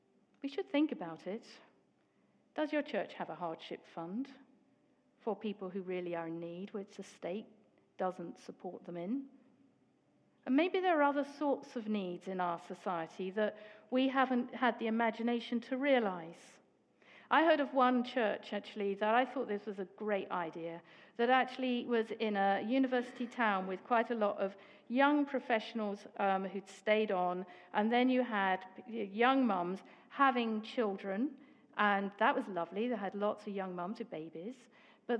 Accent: England, United Kingdom; But my French friend tells me it's because I'm English, and us English are really a bit miserable.

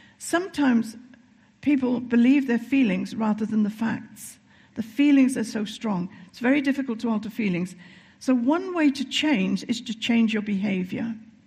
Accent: Wales, United Kingdom; I do it myself sometimes because I'm Welsh and I tend to tip into hiraeth and hoel very quickly.

